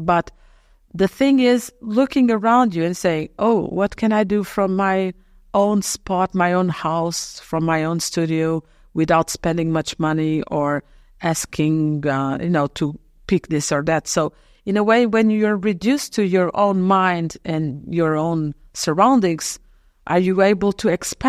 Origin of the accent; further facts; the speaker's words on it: Portugal; also born or lived in France; I was born in France, but I always lived in Portugal, so I'm surrounded by that culture.